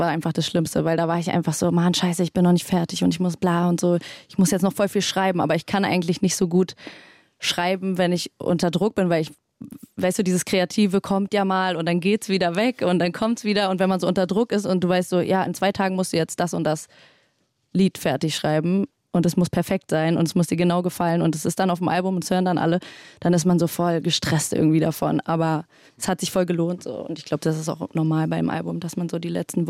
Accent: Berlin, Germany; born there; Ich bin in Berlin geboren.

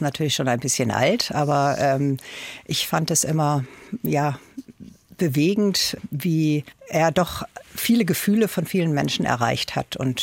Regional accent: North Rhine-Westphalia, Germany; ich komme aus dem Ruhrgebiet und ich weiß, wie es da ist

